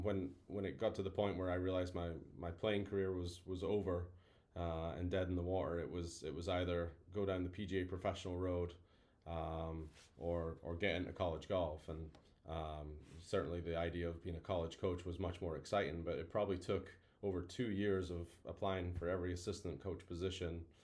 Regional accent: Roslin, Scotland, United Kingdom; now in United States; Yeah, I grew up just outside Edinburgh, a little village called Roslyn.

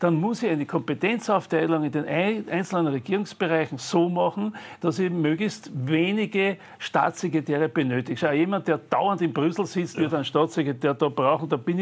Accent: Vienna, Austria; Aber als Wiener sage ich auch zum Krähenreiben

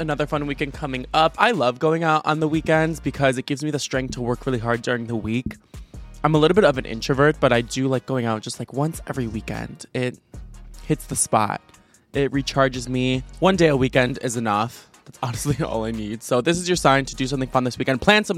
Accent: Illinois, United States; I was celebrating Pride in Chicago, and I'm from Chicago. I'm from the Chicago suburbs

